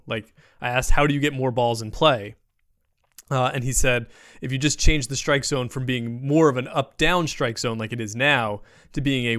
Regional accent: New Jersey, United States; I'm from Pork Roll Country, but that makes me sound like I'm from South Jersey, which is certainly not the case.

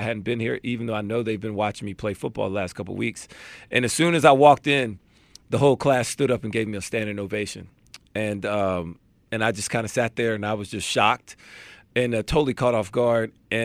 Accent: Alabama, United States; Not hometown, but that's my home state.

